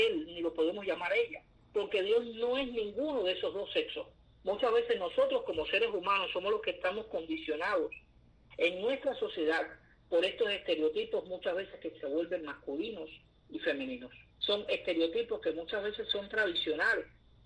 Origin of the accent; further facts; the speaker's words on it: Cuba; Todos y todas somos cubanos.